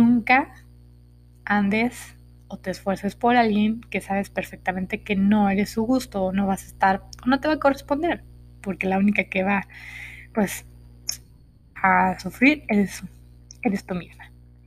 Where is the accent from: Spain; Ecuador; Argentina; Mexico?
Mexico; se encontraba entrenando en mi país, México.